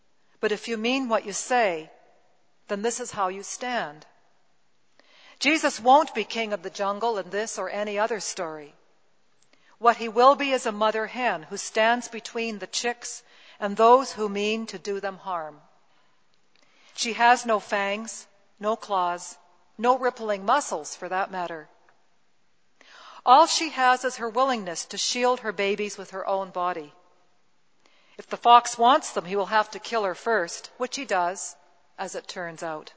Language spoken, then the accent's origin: English; Castlegar, British Columbia, Canada; in my hometown in Castlegar, British Columbia